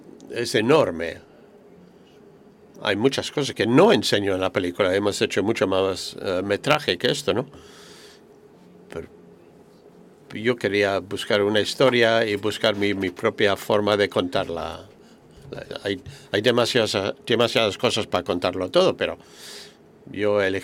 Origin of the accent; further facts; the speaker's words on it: northern France, France; Porque yo soy del norte de Francia, no tenemos tantos incendios de ese tipo ahí.